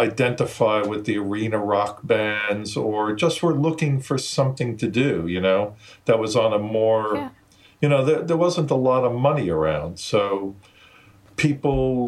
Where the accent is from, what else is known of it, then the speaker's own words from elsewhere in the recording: Brooklyn, New York, United States; born there; Well, if you call it living, I was born in Brooklyn.